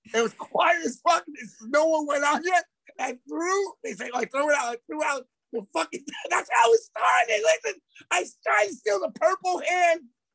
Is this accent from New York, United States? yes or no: yes; Queens, New York, United States; I go, "I'm from Queens."